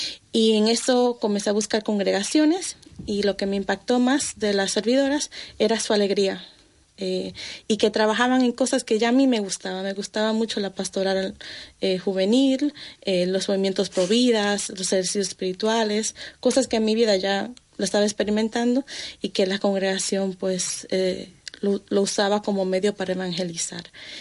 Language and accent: Spanish; New York, United States; also born or lived in Dominican Republic; Pues yo nací en la República Dominicana, pero crecí en Nueva York. En Estados Unidos.